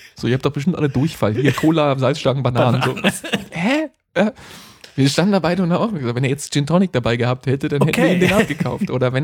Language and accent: German; Frankfurt, Hesse, Germany; Ey, ich bin auch Frankfurter. So machen wir das nicht hier.